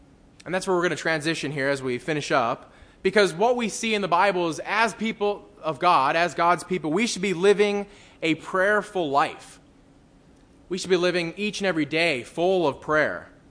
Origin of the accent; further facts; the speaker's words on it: North Dakota, United States; I come from North Dakota. People love entertainment, and there's just not a lot to do there.